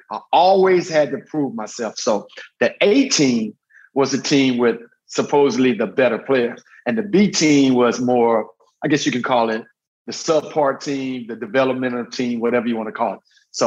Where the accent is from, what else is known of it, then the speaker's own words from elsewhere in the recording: Lufkin, Texas, United States; So I first grew up in Lufkin, Texas, which is about 90 miles east of Houston.